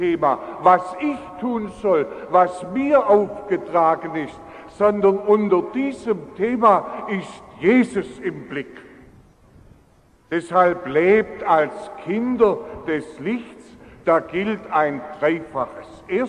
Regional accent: Rüth, Baden-Württemberg, Germany; wenn bei uns zu Hause, ich bin ja in Rüth aufgewachsen, wenn da ein Älterer getroffen hat

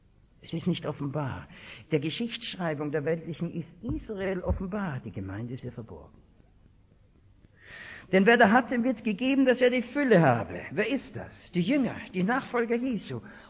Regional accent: Austria; ich war dankbar als Österreicher aufgewachsen im katholischen Erziehungssystem.

